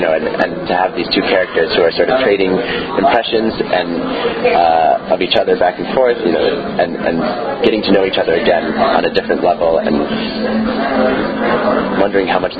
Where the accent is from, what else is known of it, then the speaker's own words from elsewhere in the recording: Ithaca, New York, United States; And I love my hometown, and I love the people I grew up with. They ended up scattered all over the country and all over the world. So I've got friends everywhere from Ithaca